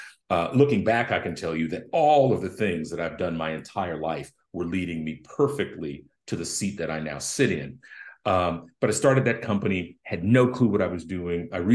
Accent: Memphis, Tennessee, United States; No, I grew up in North Memphis. I was born July 27th, 1973, 50 years old.

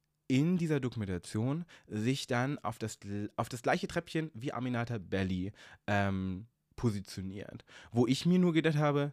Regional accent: Hanover, Lower Saxony, Germany; Also Hannover zum Beispiel, meine Heimat, ist eine Stadt, die komplett zerbombt wurde.

